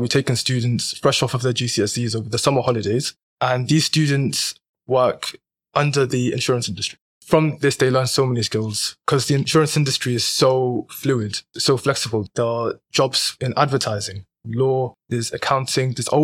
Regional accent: Leicester, East Midlands, United Kingdom; I'm a 17-year-old, first year in college. I was born and raised in Leicester

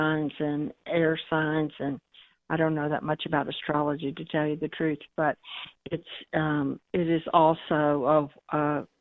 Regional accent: Fort Worth, Texas, United States; also born or lived in Alpine; I was born in Alpine, way out in Big Bend country, and it too has its own amazing landscape, and but I also grew up in Fort Worth, as a matter of fact.

